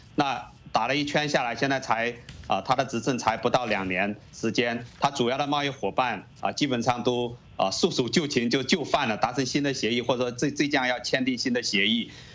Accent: China; 这是我们中国人有句话叫做是可忍孰不可忍

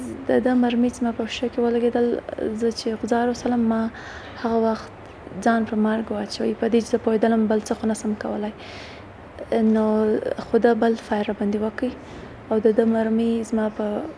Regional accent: Pakistan; moved away as an adult; also born or lived in Badghis, Afghanistan; now in Kabul, Afghanistan; او زه د بادغیس ولایت څخه یم او ژوند مې په پاکستان کې تیر کړی دی.

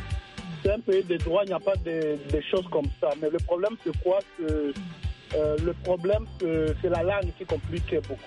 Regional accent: Bukavu, South Kivu, DR Congo; now in United States; Moi, je suis congolais de Bukavu.

